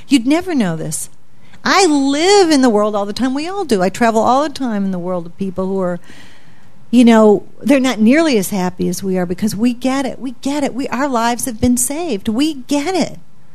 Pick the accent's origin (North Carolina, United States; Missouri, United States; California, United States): Missouri, United States; St. Louis; I was speaking in my hometown, St. Louis